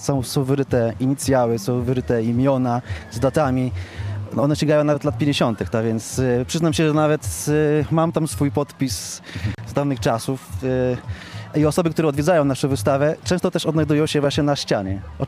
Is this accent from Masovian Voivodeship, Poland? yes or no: no; Gdańsk, Pomeranian Voivodeship, Poland; now in Tleń, Poland; Ja dokładnie jestem z Gdańska, a już w 1983 roku przyjechałem do Tlenia.